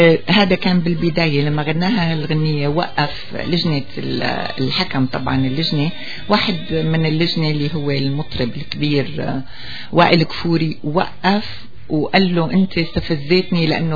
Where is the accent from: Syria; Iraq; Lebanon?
Syria; ونحن بنتمنى كسوريين أنه يفوز.